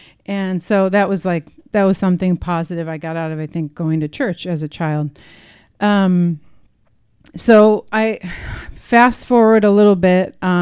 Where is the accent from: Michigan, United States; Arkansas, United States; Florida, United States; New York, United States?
New York, United States; Buffalo; I'm going to start out talking about my childhood, and I grew up in Buffalo, New York. Anybody from New York?